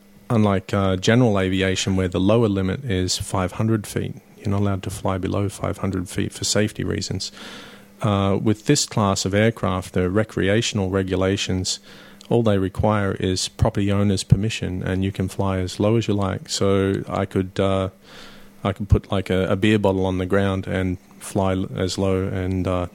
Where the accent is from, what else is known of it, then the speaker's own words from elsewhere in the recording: Australia; I wanted to do a coastal flight around Australia, which is my home country